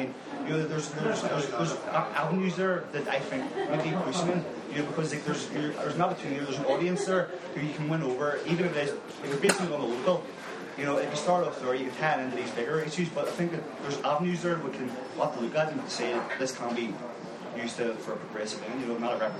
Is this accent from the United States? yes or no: no; Belfast, Northern Ireland, United Kingdom; I mean, I'm from West Belfast, which, like, the majority of people don't have jobs, much less are in a union, you know.